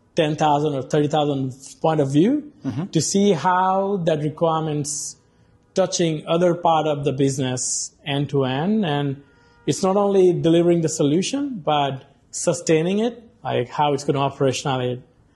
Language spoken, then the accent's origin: English; India; moved away as an adult; now in Canada; I'm from India, basically, but I moved to Canada like 10 years ago.